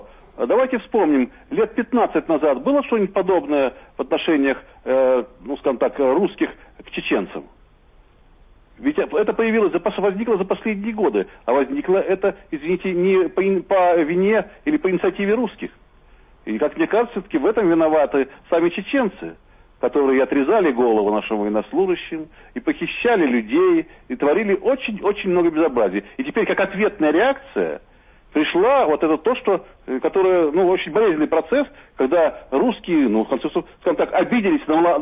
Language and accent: Russian; Latvia; moved away; делалось сегодня на моей малой родине. Я как раз уже 15 лет являюсь невъездным в Латвии за свою позицию